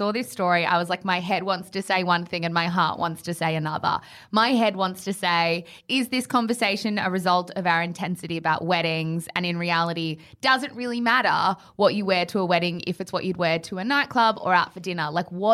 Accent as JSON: {"language": "English", "country": "Australia", "said": "I always get kind of happy when I see the Australian brands on my feed be like, hey, that was us. That was our stuff."}